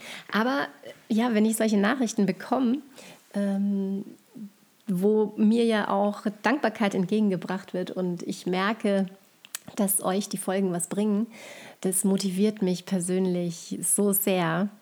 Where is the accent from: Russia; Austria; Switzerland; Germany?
Austria; St. Johann in Tirol, Tyrol; in meinem Heimatort in St. Johann in Tirol